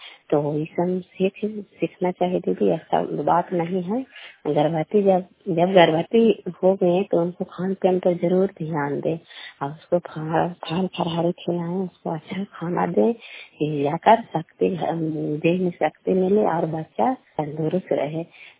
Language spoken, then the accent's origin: Hindi; Kalyanpur, Bihar, India; घर कल्याणपुर वाली बेलछी पंचायत प्रखंड चांदी जिला नालंदा का निवासी हूँ।